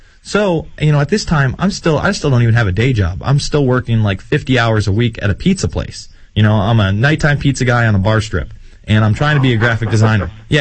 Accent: New York, United States; I'm from New York. You know, I've been inside the World Trade Center.

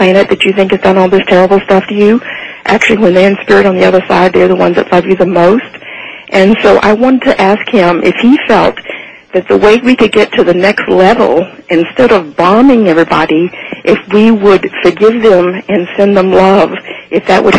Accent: Honolulu, Hawaii, United States; I'm from Honolulu, Hawaii.

